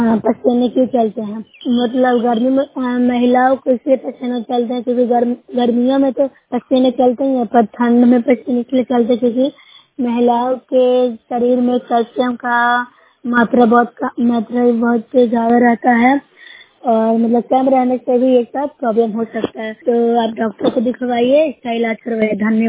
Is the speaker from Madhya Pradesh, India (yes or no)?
no; Bihar, India; मैं नोशरा प्रखंड से हूँ, जिला नालंदा की रहने निवासी हूँ।